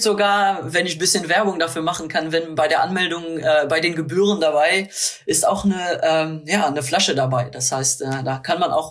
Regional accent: Luxembourg; Ja, also natürlich als Luxemburger würde ich sagen, er ist der verdiente Europameister.

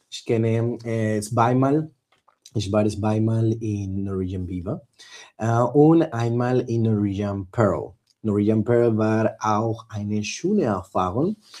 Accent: Bogota, Bogotá, Colombia; German is a second language; Ich komme aus Bogota, ich komme aus Kolumbien.

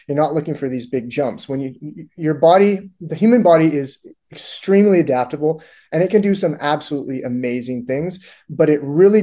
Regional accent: Canada; I grew up playing sports. I'm from Canada originally, so my sport was hockey.

